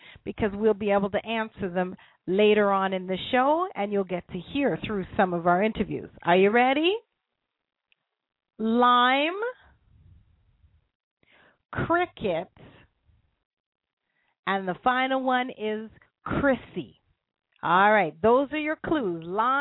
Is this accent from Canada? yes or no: yes; Canada; Forgive me, I'm Canadian.